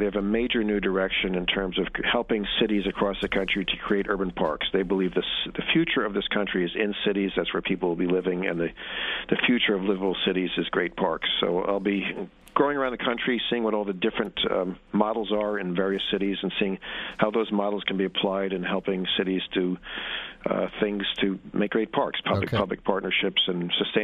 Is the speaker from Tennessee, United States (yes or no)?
no; New York, United States; all of the spray showers, what we call sprinklers growing up in New York, are open.